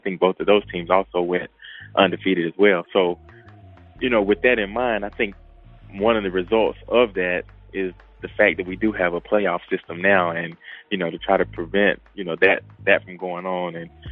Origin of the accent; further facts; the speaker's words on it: Cartersville, Georgia, United States; growing up in Cartersville, you know, I just felt like that was the thing to do.